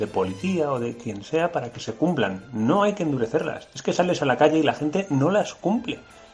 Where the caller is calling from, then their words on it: Madrid, Community of Madrid, Spain; En Madrid no hace falta endurecer las medidas.